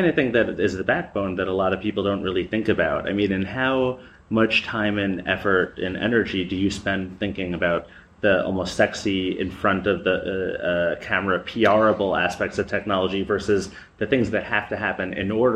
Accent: New York, United States; Yep. So I'm a New Yorker.

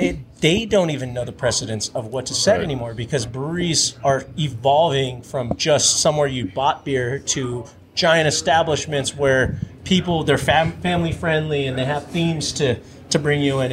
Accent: Hawaii, United States; I grew up in Hawaii, so for me, any kind of island flavors, any kind of Caribbean flavors, things like that, that's what we gravitate to.

